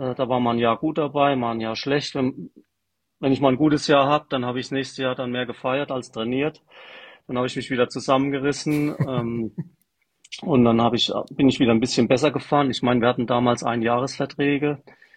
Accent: Rhineland-Palatinate, Germany; Und ich wohne direkt am Pfälzer Wald, also ich bin groß geworden am Wald, am Waldesrand.

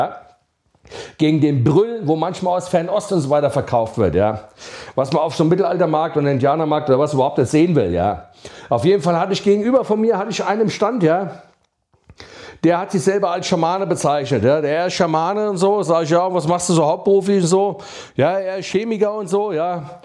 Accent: Pohl-Göns, Hesse, Germany; da, wo ich herkomme, ja, hier in Hessen, ja, Paul Gönz komme ich her

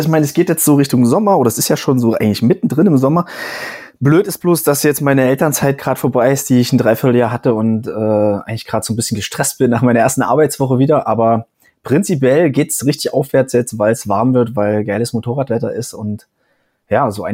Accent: Saxony, Germany; ich komme aus dem Erzgebirge ursprünglich

